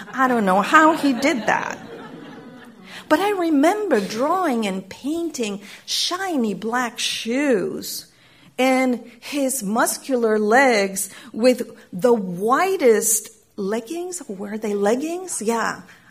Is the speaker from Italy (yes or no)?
no; Chile; And growing up in Chile, we also, in addition to the poetry, in addition to the lived experience, we had the songs